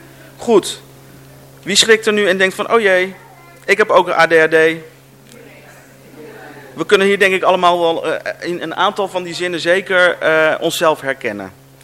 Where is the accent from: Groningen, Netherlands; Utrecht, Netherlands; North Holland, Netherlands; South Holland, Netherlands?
South Holland, Netherlands; Alphen aan den Rijn; Wij komen uit Alphen aan den Rijn en tot woensdagavond had ik nog geen idee dat ik vandaag in Harderwijk zou zijn.